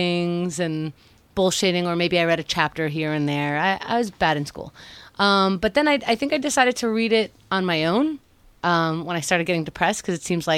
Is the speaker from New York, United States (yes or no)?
yes; Queens, New York, United States; I grew up in Queens.